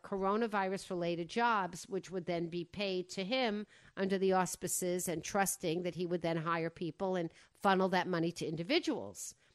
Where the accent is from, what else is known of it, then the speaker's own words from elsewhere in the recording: Westport, Connecticut, United States; November 2nd to the Westport Library in my hometown.